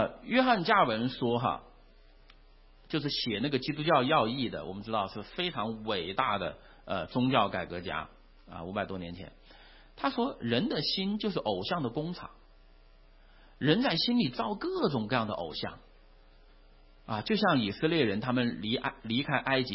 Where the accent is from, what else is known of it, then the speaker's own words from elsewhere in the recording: China; 我大家都知道我来自于中国大陆嘛